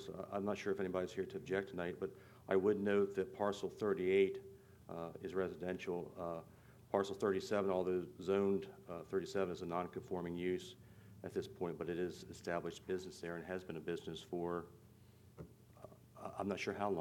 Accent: Laurel, United States; personally, I grew up in Laurel.

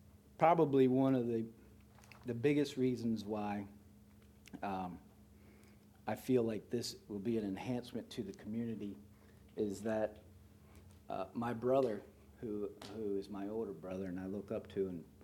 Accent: Berlin, Maryland, United States; I was born and raised here on the Eastern Shore. My mom actually was born and raised on a farm just about 2 miles from where we are tonight. And I currently live in Berlin, always was born in Berlin.

